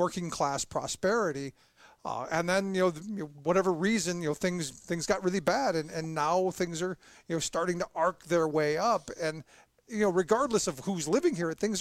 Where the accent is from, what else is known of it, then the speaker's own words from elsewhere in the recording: Cleveland, Ohio, United States; You know, I grew up in Cleveland.